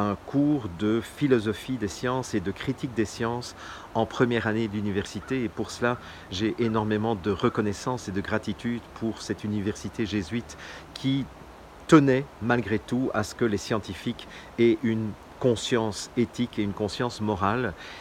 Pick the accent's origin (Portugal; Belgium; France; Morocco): Belgium; je suis belge, ça vous le savez, je suis né en 1961, donc si vous calculez, au moment où j'enregistre cette vidéo en 2019, j'ai 58 ans